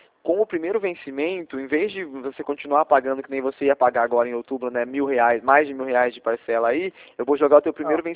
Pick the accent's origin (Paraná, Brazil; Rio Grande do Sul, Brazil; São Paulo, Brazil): São Paulo, Brazil; Rio Claro; sou de Rio Claro, meu escritório é em Rio Claro.